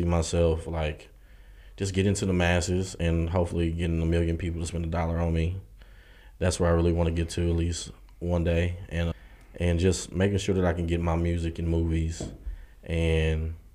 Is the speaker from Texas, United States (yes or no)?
yes; Pflugerville, Texas, United States; I'm from Austin, Pflugerville to be exact. 6-0 in the building. But anyway, one thing I love about home is definitely the food, especially breakfast tacos.